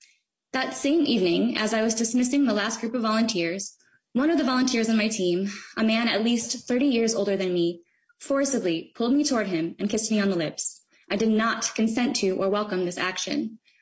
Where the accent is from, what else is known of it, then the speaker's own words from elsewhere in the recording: Lindstrom, Minnesota, United States; also born or lived in St. Paul; I was born in St. Paul and grew up in Lindstrom, Minnesota.